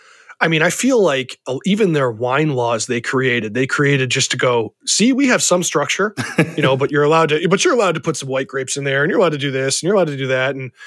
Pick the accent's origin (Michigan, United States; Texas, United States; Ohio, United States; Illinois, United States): Ohio, United States; now in California, United States; I'm from the Midwest, and being from Ohio, there is some wine in Ohio